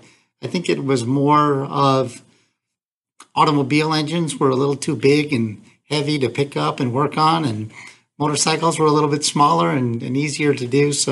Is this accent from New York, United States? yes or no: no; Michigan, United States; I grew up in Michigan.